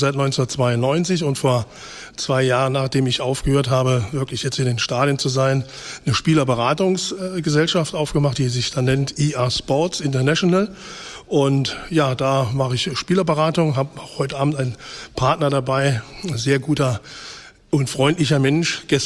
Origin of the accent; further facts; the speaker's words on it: Saarland, Germany; Ich würde mich freuen, als Saarländer, wenn Saarbrücken es schaffen würde